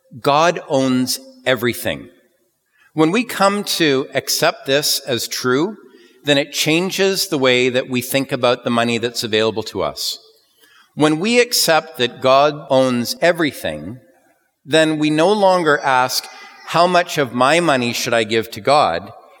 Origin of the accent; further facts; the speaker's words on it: Canada; As a Canadian people, we are a nation of unending skies, fertile soils, abundant forests, hills, and oceans. And as Christians in this land